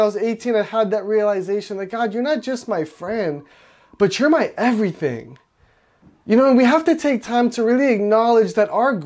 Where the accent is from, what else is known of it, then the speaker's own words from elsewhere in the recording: Hawaii Kai, Hawaii, United States; I'm born and raised in Hawaii. I like to tell people I'm from Waimanalo, but truthfully, I was there for about 5 minutes, and then my family moved over to Hawaii Kai.